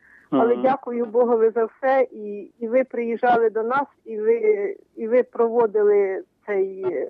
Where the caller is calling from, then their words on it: Zhmerynka, Vinnytsia Oblast, Ukraine; Навіки Богу слава. … Жмеренка.